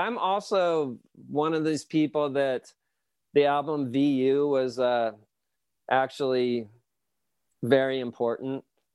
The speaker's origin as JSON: {"language": "English", "town": "Stockton", "region": "California", "country": "United States", "said": "but like, at least I'm from Stockton, you know"}